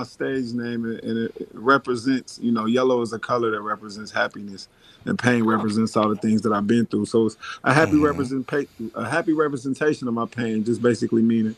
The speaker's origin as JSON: {"language": "English", "town": "Dayton", "region": "Ohio", "country": "United States", "tie": "born or raised there", "said": "As far as my community, growing up in Dayton, Ohio, it wasn't a whole lot of opportunities."}